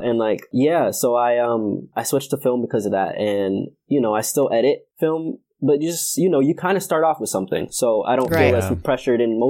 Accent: Brooklyn, New York, United States; now in Connecticut, United States; I am from Brooklyn, New York. I live in Connecticut.

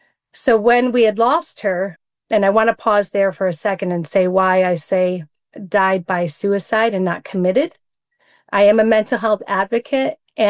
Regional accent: New York, United States; So I was born and raised in Central New York.

